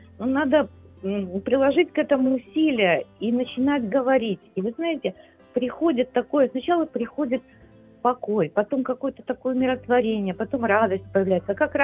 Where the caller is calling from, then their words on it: Kharkiv, Kharkiv Oblast, Ukraine; я із Харкова звані.